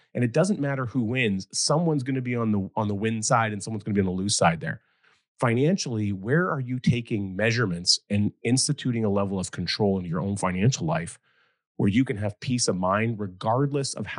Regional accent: Western Canada, Canada; Like, I'm Canadian. I can only vote in Canada, unfortunately.

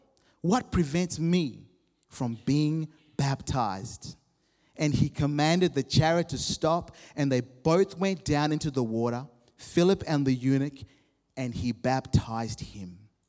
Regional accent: Harare, Zimbabwe; I've just been to my hometown, Zimbabwe. Harare is the town. I hadn't been for 10 years.

